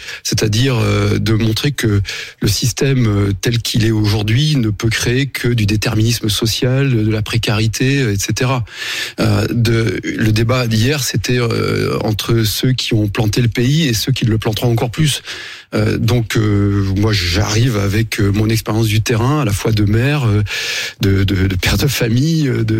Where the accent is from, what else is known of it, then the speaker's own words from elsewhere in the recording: France; parce que en tant que Français, c'est ce qui me préoccupe